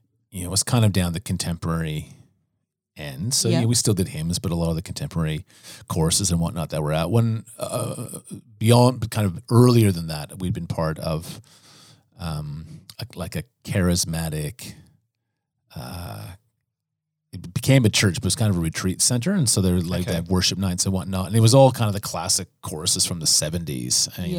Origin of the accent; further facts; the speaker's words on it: Canada; So I'm from Canada, although my family are all now in the United States.